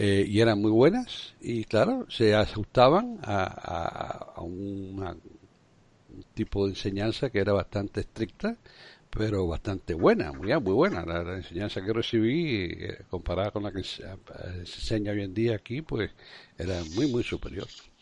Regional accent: Cuba; igual que en la Cuba que yo crecí, en la Cuba republicana

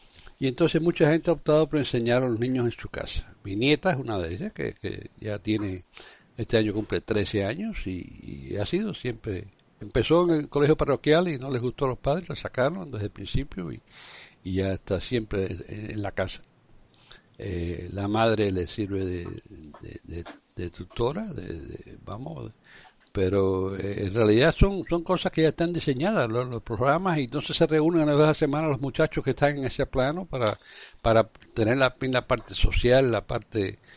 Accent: Cuba; igual que en la Cuba que yo crecí, en la Cuba republicana

